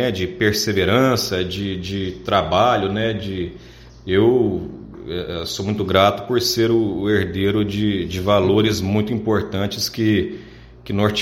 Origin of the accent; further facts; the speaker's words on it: Piuí, Minas Gerais, Brazil; now in Goiás, Brazil; Eu sou natural de Minas, né, de uma cidadezinha do interior, chamada Piuí.